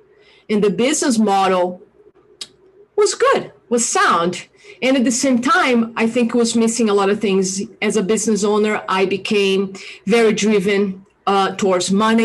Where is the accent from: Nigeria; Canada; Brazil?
Brazil; English is a second language; moved away as an adult; now in Boulder, United States; I'm originally from Brazil. And I've been living in the United States, Boulder, Colorado, for like 20 years now. And I've been in the United States for over 25 years. And the accent is still here and always will be here.